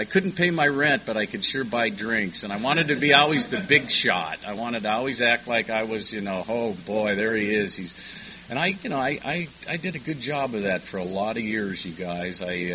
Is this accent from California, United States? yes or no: yes; La Jolla, California, United States; I grew up in La Jolla, PB.